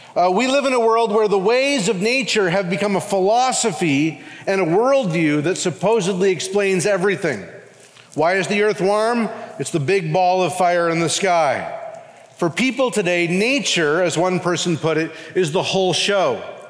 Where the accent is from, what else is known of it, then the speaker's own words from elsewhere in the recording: Canada; now in Louisville, United States; Now, as a Canadian